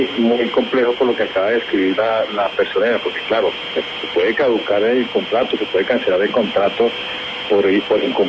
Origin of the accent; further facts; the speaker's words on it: Bogotá, Bogotá Capital District, Colombia; como bogotano me preocupa